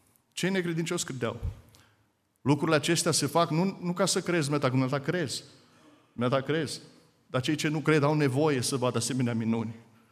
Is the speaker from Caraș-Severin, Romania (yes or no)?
no; Hunedoara, Hunedoara County, Romania; eu crescând în Hunedoara